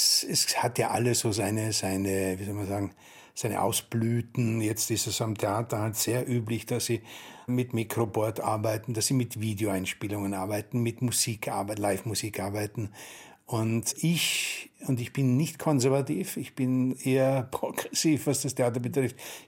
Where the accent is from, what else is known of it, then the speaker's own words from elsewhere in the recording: Austria; Wenn Sie sagen, dass das österreichische Klischee darin besteht, dass wir alle Nazis sind.